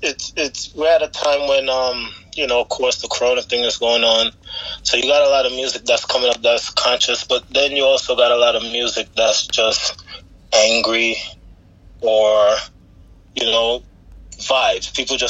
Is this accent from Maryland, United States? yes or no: no; New York, United States; born there; Well, I'm born in New York, but my family's from Jamaica. I'm a first generation New Yorker, as they would say in my family.